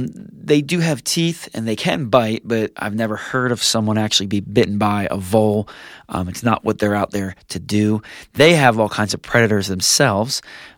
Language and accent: English; New Jersey, United States; now in Utah, United States; I grew up in New Jersey where the skies are gray all winter